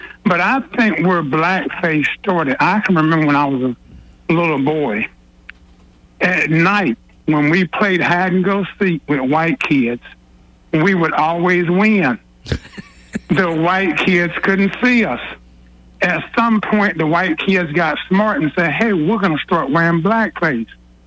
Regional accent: the South, United States; And, of course, I'm from the South. You know, I've lived around white people all of my life.

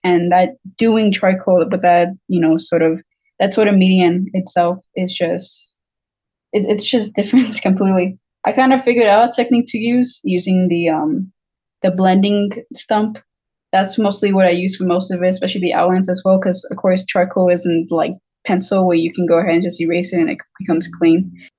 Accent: El Paso, Texas, United States; Well, I mean, I'm from here. I'm from El Paso. I was born here and I guess been raised here. I'm barely 19.

